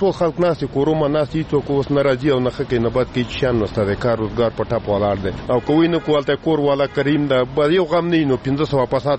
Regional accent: Nangarhar, Afghanistan; moved away; مونږ د ننګرهار ولایت اوسېدونکي یو. په ننګرهار کې بیا د تورې بوړي اوسېدونکي یو.

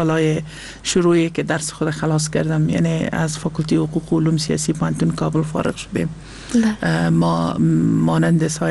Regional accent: Afghanistan; also born or lived in Pakistan; رفتم یک 3-4 سال از پاکستانم دور بودم و بعد از حکومت فیلی بنابرای دوت حکومت پس به افغانستان آمدم و تقریبا سال 15-16 از کمیجا هستم

